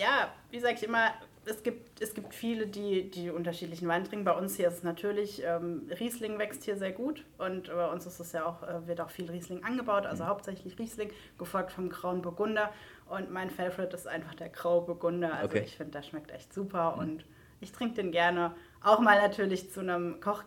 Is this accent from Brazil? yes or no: no; Heppenheim, Hesse, Germany; born there; Und natürlich, ich bin gebürtige Heppenheimerin.